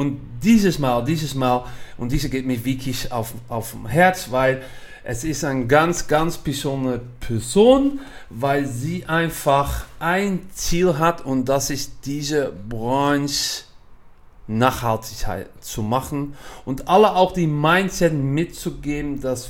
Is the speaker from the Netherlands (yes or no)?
yes; Netherlands; German is a second language; Man hört es auch ein bisschen. Ich komme aus Holland